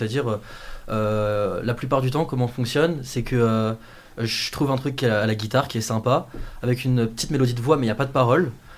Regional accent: Marne-la-Vallée, Île-de-France, France; je suis le guitariste de … tout cas un des deux guitaristes, et je viens du même endroit, c'est-à-dire Disney.

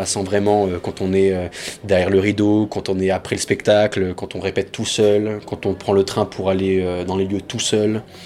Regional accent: Montpellier, Occitanie, France; Voilà, à Montpellier, je suis de Montpellier

